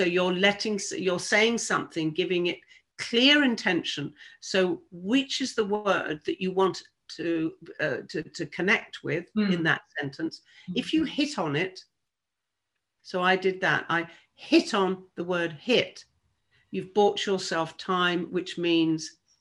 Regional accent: South East England, United Kingdom; A, I'm a Southern girl. I come from Sussex.

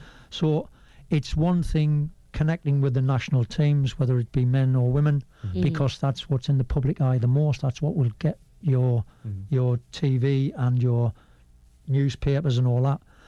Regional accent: United Kingdom; I'm a Brit and I will not behind closed doors. I'll give it you in the face. So this is where I come from.

